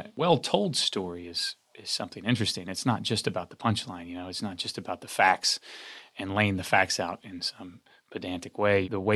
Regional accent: Little Rock, Arkansas, United States; You know, I grew up in Little Rock where we didn't have foreign cinema. We didn't have art house cinema.

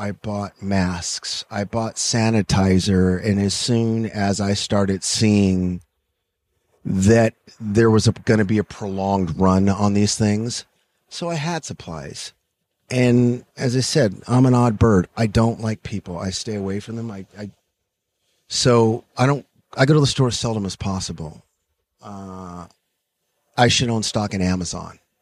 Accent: Los Angeles, California, United States; And growing up in Los Angeles, you're kind of, at least when I grew up, you're very well acquainted with riots

